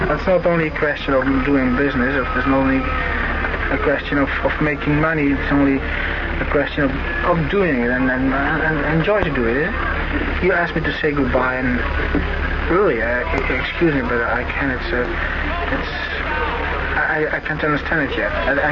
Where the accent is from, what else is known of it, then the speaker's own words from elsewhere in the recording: Flanders, Belgium; English is a second language; When my English is not so good, because I'm not an Englishman. I'm a Dutch farmer, you know. A Flemish farmer.